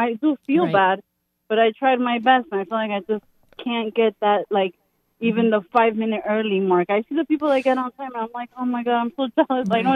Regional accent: New Jersey, United States; I'm from Jersey and we're always in a rush

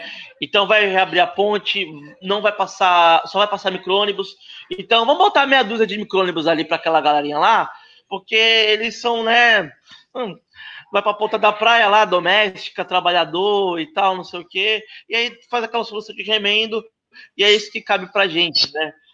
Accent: São Vicente, São Paulo, Brazil; also born or lived in Santos; eu sou do Maitá, sou do último bairro ali da área continental, o último bairro, né?

